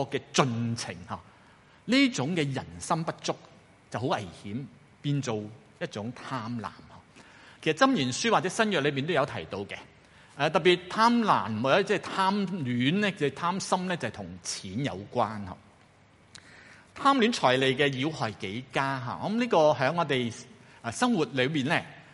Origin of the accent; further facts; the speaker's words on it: China; 我哋中国人有一句名言系咩咧？